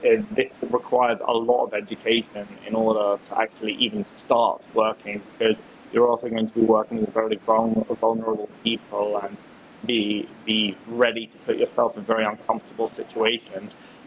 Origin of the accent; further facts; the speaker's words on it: United Kingdom; I'm actually quite passionate about the topic of human trafficking because I'm British.